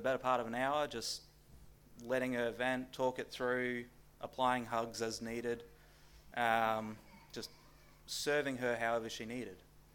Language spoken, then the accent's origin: English; Papua New Guinea; I grew up in Papua New Guinea, and while I was there